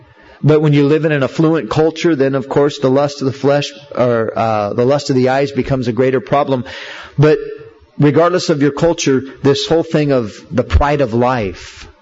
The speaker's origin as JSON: {"language": "English", "region": "California", "country": "United States", "said": "I'm a Californian, man, Southern California. Oh, yeah, man, I surf, you know."}